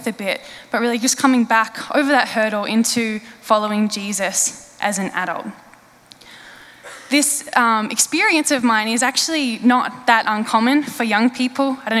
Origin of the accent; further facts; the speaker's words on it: Swan Hill, Victoria, Australia; when I turned 16, was when I moved from my hometown in country Victoria, Swan Hill, to a boarding school in Melbourne.